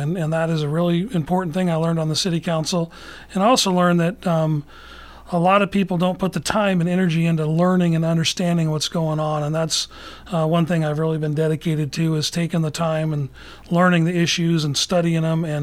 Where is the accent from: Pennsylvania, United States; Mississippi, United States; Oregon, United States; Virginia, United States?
Oregon, United States; Oakland; So I'm very fortunate to have grown up here in Douglas County. I grew up in Oakland with my mom and dad and my three brothers, and all my brothers still live here in Oregon.